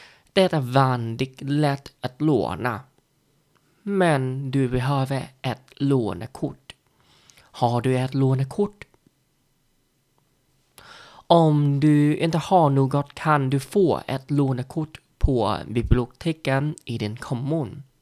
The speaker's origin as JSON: {"language": "Swedish", "country": "Vietnam", "second_language": "Swedish", "moved": "yes", "lives_now": "Sweden"}